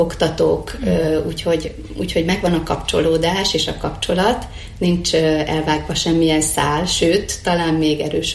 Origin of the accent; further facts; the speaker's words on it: Békéscsaba, Békés, Hungary; Igen, én abszolút vidéki lány vagyok. Békéscsabáról jöttem, és én ott kezdtem el a kozmetikusi pályafutásomat.